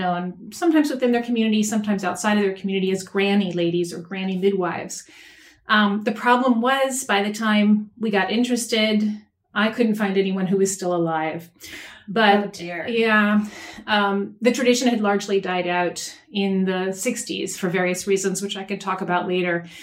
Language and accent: English; North Carolina, United States; I am a folklorist. I'm from North Carolina.